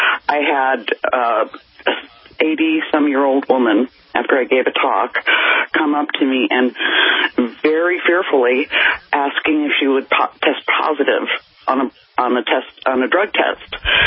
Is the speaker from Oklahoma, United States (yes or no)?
no; New York, United States; moved away as an adult; I'm originally from New York. I moved west and finished my doctorate in natural medicine.